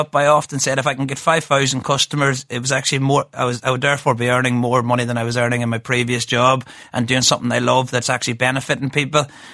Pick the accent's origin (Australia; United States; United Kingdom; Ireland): Ireland; as an Irish person that likes to travel and visit a lot of these hotels